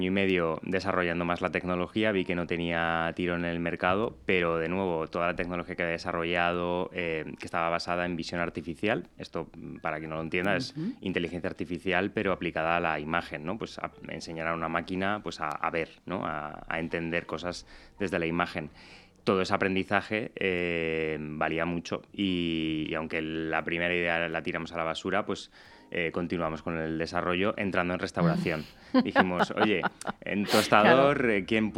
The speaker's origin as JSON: {"language": "Spanish", "town": "Madrid", "region": "Community of Madrid", "country": "Spain", "lives_now": "Valencia, Spain", "said": "Aquí vengo desde Valencia. Bueno, soy de Madrid, pero me mudé a Valencia hace unos meses para entrar en Lanzadera."}